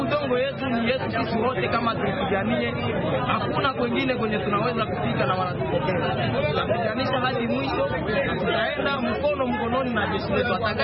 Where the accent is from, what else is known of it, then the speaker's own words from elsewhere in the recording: DR Congo; Tumekuja hapa, mkubwa alisema tufanye kikaratasi ya kuonyesha kama sisi ni wakongomani